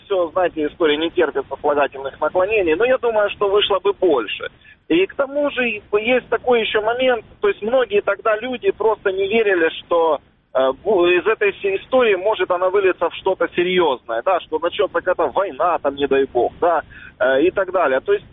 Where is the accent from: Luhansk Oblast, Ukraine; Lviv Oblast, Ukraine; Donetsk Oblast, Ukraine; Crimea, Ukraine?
Donetsk Oblast, Ukraine; Donetsk; Я на них был, как прежде всего, как дончанин, как неравнодушный дончанин проукраинский.